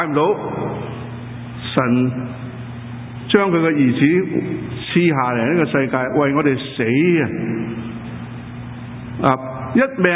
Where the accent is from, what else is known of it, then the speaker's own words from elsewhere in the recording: Guangdong, China; 我哋广东人有鹰吓